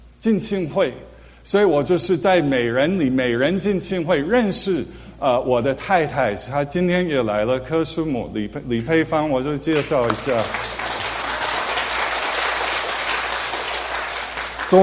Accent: Evanston, Illinois, United States; Chinese is a second language; moved away as an adult; now in Taiwan; Evanston， 芝加哥附近的 Evanston， 有人可能知道西北大学就在 Evanston， 所以我就在那学校的附近长大。大学是 Illinois 大学，毕业之后我就是决定搬到台湾为了学中文

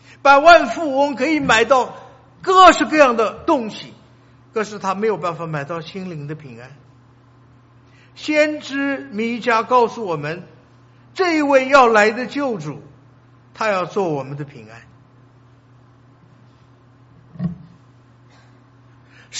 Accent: China; 我们中国人，我们有我们的，有我们的宗教啊，我们还有

